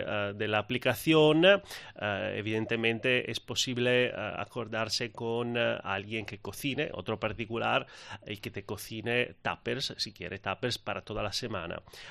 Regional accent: Italy; Spanish is a second language; Sobre todo de mi acento

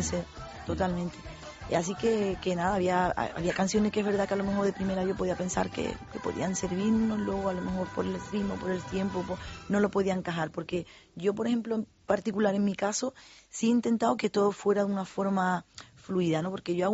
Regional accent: Cádiz, Andalusia, Spain; estuvo en mi tierra ella, estuvo en el Teatro Falla.

